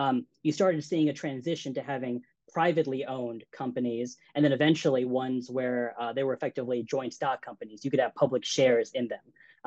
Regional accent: the South, United States; Me being an Indian American growing up in the American South, I certainly have a lot of different fusions of culture embodied in who I am

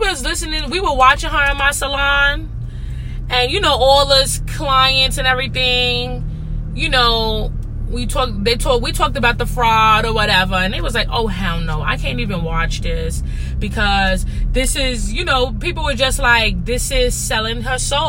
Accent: Queens, New York, United States; I'm from Queens, baby. It is what it is. I'll rep Queens to the day that I die.

